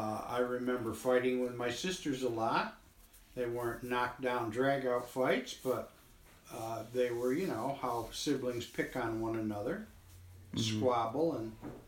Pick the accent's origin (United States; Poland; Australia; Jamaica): United States; Trumansburg, New York; I was born on a farm near Trumansburg, New York. I was born in December of 1944. My father was a full-time farmer. My mother raised four children. I went to school in Trumansburg Central School.